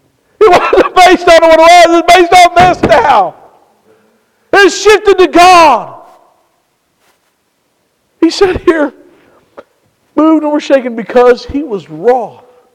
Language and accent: English; Indiana, United States; also born or lived in California; I was born in Indiana. We never had earthquakes when I was growing up. I went out to California